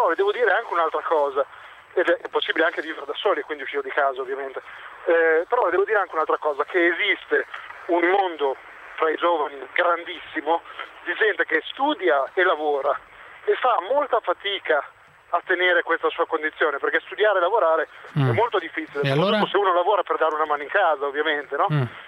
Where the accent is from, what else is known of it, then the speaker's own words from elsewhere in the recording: Bologna, Emilia-Romagna, Italy; now in Brescia, Italy; ho 24 anni, sto a Brescia, ma sono di Bologna, lavoro qui, mi sono laureato e sono venuto a lavorare fuori perché c'era lavoro fuori, diciamo.